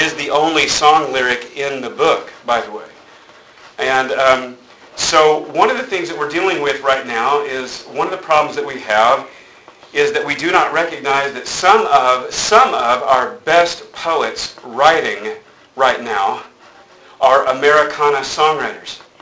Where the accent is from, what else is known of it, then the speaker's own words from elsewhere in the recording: Texas, United States; born there; also born or lived in Oklahoma; Texas won't have me because I lived in Oklahoma too long, and Oklahoma won't have me anymore because I was born in Texas and now live here.